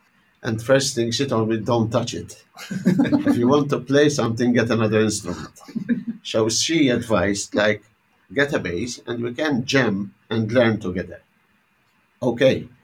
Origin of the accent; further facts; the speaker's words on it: Malta; Yes, I'm Maltese. I grew up in Malta.